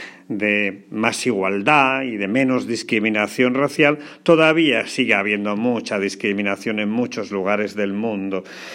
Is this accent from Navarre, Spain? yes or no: no; Porcuna, Andalusia, Spain; En mi pueblo de Porcuna